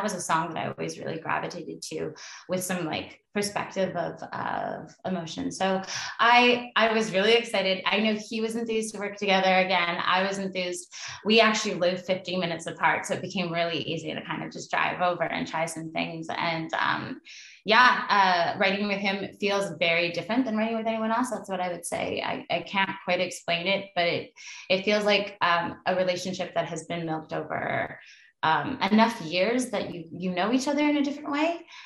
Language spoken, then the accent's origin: English; Mission, British Columbia, Canada; In Canada, where I was raised in Mission, I grew up partially at this like one house